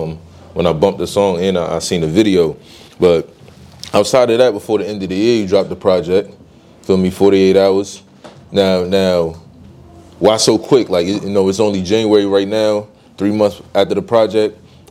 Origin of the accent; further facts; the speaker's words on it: New Jersey, United States; I'm from Jersey. I'm from up north.